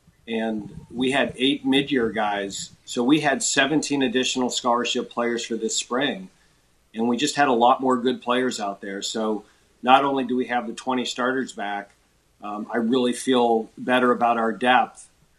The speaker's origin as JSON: {"language": "English", "town": "Buffalo", "region": "New York", "country": "United States", "tie": "born or raised there", "said": "And, you know, it's my hometown. So it's one more reason to root for the Bills."}